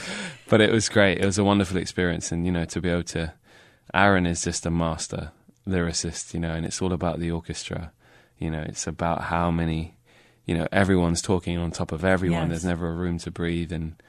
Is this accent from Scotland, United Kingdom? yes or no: no; London, United Kingdom; when I grew up in London, I tried to suppress a part of my heritage to fit